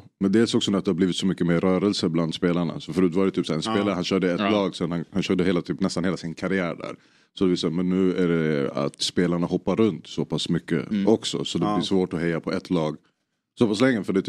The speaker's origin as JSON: {"language": "Swedish", "town": "Stockholm", "region": "Stockholm County", "country": "Sweden"}